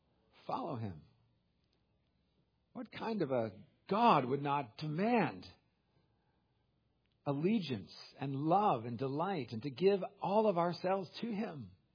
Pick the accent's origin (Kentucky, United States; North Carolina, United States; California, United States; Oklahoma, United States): California, United States; You know, I'm from California.